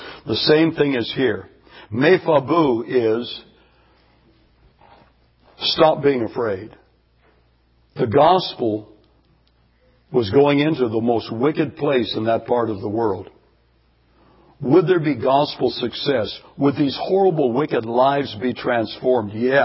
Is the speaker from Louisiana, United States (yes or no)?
no; California, United States; Well, I came from California. And in California, we had a trustee once in a while who might smoke.